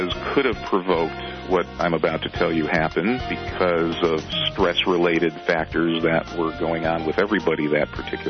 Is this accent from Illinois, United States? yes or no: yes; Chicago, Illinois, United States; Even though I'm from Chicago, yeah.